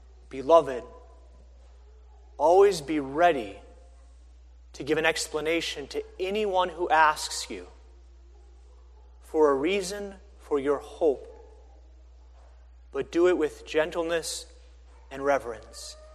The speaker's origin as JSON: {"language": "English", "town": "Hazleton", "country": "United States", "tie": "born or raised there", "said": "I grew up in Hazleton, a town of 350 people. There were two sorts of people in Hazleton. There were the Catholics and there were the Lutherans."}